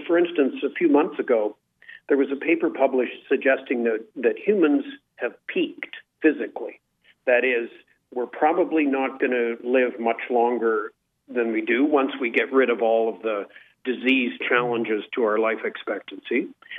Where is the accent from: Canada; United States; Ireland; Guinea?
Canada; I say we in quotes here because I'm a Canadian.